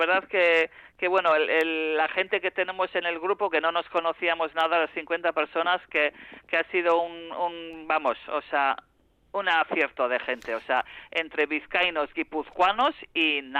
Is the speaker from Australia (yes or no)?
yes; Australia; Spanish is a second language; now in Bilbao, Spain; hace 40 años llegué, están ahí, o sea, siempre han estado. Y la verdad que Bilbao ya es mi casa, aunque yo siempre seré australiana.